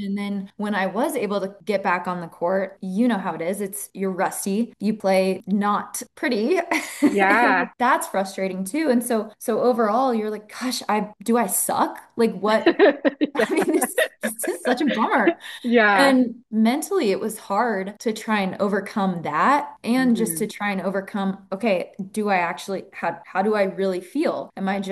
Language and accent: English; Kansas City, Missouri, United States; I'm originally from Kansas City, and I think I started playing tennis.